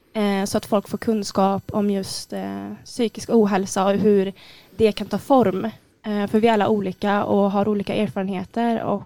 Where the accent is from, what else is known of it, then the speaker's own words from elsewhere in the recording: Värmland, Sweden; och jag är 23 år. Ni kanske hör att jag är från Värmland också.